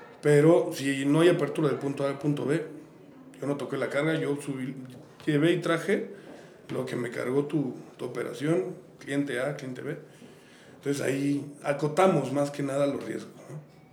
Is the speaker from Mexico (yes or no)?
yes; Mexico; y soy orgullosamente mexicano